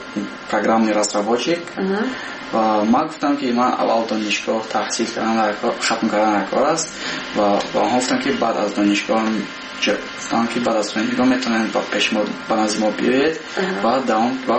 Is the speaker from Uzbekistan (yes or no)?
no; Tajikistan; با تاجیکستان میکردم برای آنکه وطن خودم رو بلان بردارم